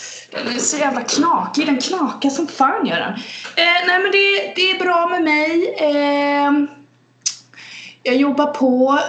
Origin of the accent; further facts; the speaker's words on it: Kalmar, Kalmar County, Sweden; now in Stockholm, Sweden; skulle jag kunna vara hemma i Kalmar liksom. Det finns ingenting som tyder på att jag är i Stockholm